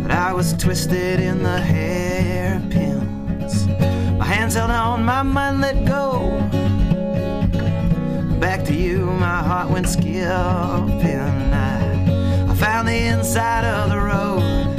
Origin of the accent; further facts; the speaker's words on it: Moscow, Idaho, United States; I'm from Moscow, Idaho